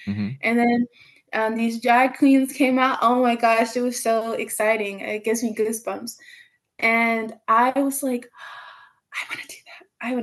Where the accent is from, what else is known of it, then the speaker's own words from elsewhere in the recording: Georgia, United States; also born or lived in New York; because I was born in New York. I started at 4. Everybody be like, where are you from? I'd be like, I claim New York. I don't claim Georgia. I'm not Southern, but I am from Georgia. But I started dance there